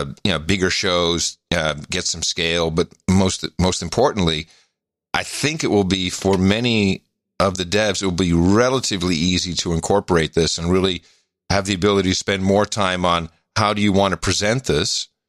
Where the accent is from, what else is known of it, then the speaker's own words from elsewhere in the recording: Amsterdam, North Holland, Netherlands; No, I grew up in Amsterdam, man.